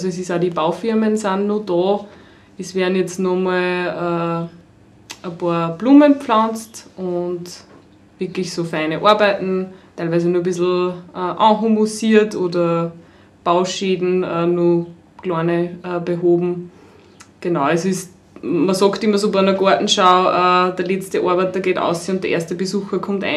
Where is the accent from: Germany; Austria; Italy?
Austria; Engerwitzdorf, Upper Austria; ich bin auch Mühviertlerin. Ich habe ein bisschen eine weitere Anreise. Ich komme aus Engerwitzdorf bei Linz.